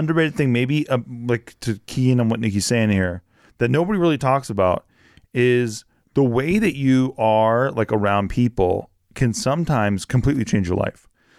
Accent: Virginia, United States; also born or lived in Indiana; Because I think I was moved so much as a child. Like, I was moved from Indiana to Virginia, like, very early.

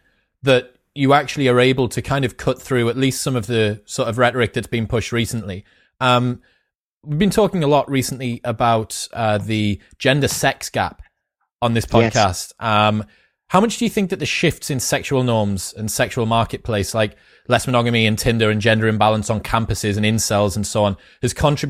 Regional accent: United Kingdom; It's so interesting, man, especially as a Brit.

